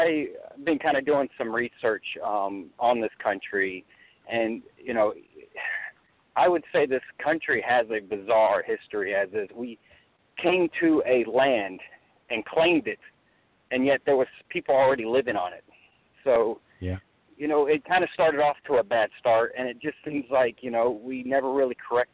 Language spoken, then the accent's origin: English; England, United Kingdom; I'd say as an English person, we use a lot of the words already.